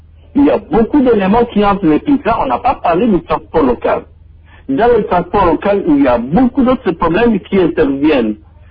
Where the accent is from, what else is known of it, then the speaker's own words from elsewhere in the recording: Butembo, North Kivu, DR Congo; dans la partie de Beni, chez moi, à Boutembola.